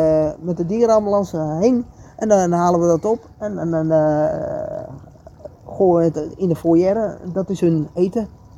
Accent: Julianendorp, North Holland, Netherlands; En wij komen uit Julianendorp vandaan.

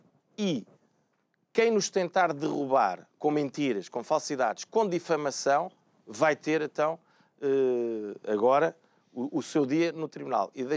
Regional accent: Portugal; eu sou português e falo como um português também.

